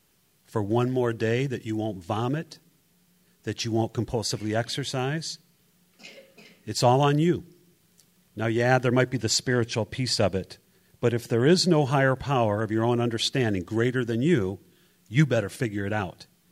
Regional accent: Chicago, Illinois, United States; I'm a recovered compulsive reader. I'm from Chicago.

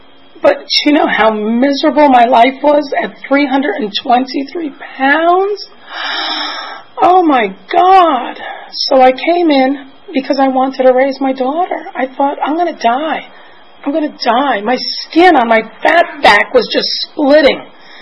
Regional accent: New York, United States; also born or lived in Boston; The first time I came in, I grew up in New York. I was living in Boston at the time.

